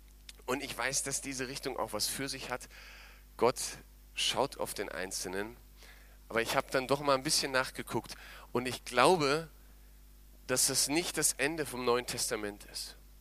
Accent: Germany; Und ich stelle bei mir immer wieder fest, dass wir als Deutsche, wenn wir dann so jetzt das erleben, was wir im Moment haben.

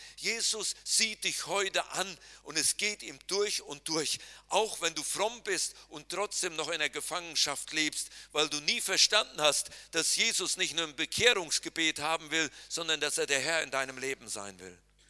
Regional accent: North Rhine-Westphalia, Germany; Ich kann mich daran erinnern, wenn ich als Kind im Siegerland war und es gab Gewitter

